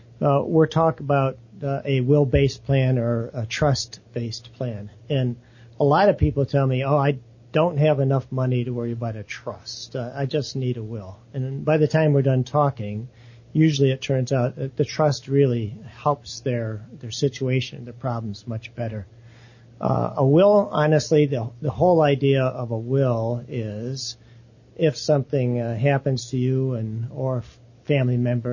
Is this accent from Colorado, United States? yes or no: no; Toledo, Ohio, United States; You know, I was born and raised in Toledo. I went to Central Catholic High School, went to the University of Toledo.